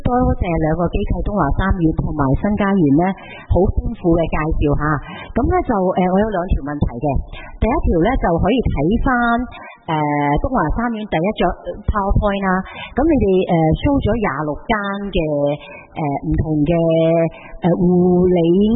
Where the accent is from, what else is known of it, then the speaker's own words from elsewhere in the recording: Hong Kong; 我覺得是更適合我們香港人去使用的